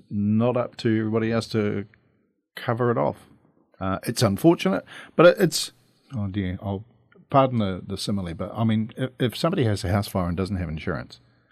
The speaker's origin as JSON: {"language": "English", "town": "Balclutha", "region": "Otago", "country": "New Zealand", "said": "so I come from Belcluth, a big river town."}